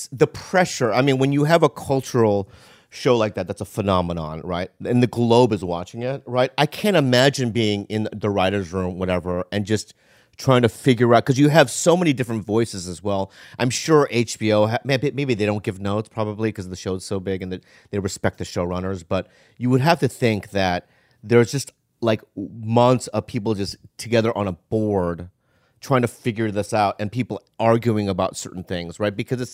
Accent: La Jolla, California, United States; You know, I grew up in La Jolla next to that bookstore, and I used to go there.

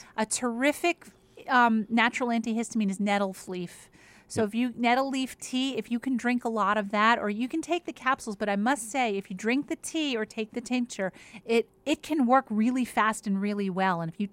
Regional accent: Philadelphia, Pennsylvania, United States; Notice how I said strawberry because I'm from Greater Philly.

